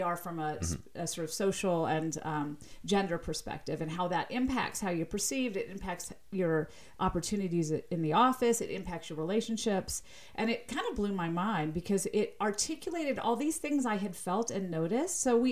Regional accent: the South, United States; accent: slight Southern accent; People that remark on my slight Southern accent, it's not because I'm saying something wrong.

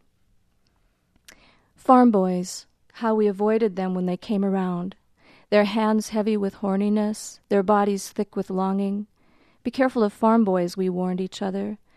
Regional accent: North Dakota, United States; Well, the five-county area that I grew up in North Dakota is called the Sauerkraut Triangle

